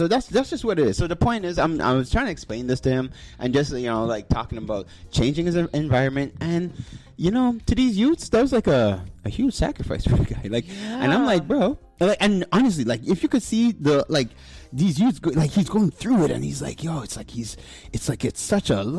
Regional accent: Montreal, Quebec, Canada; When we were growing up in the West Island

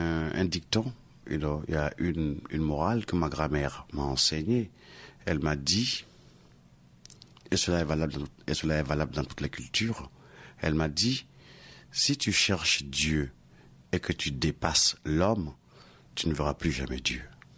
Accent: Abidjan, Côte d’Ivoire; ma choriste, on vient du même quartier, d'Abidjan, on vient du même village.

